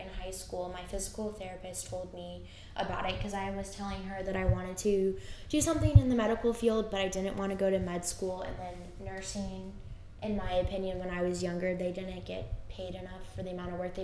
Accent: Virginia, United States; and then I'm from Virginia, so I like picked the colleges, like JMU, Virginia Tech, and UVA theme colors

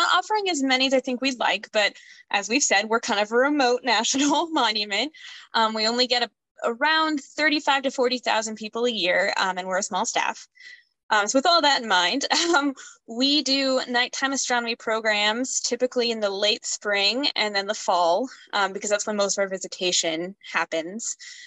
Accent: Maryland, United States; I'm from Maryland originally, back on the East Coast. I lived in a rural part of Maryland, or at least what I thought was rural until I moved out here.

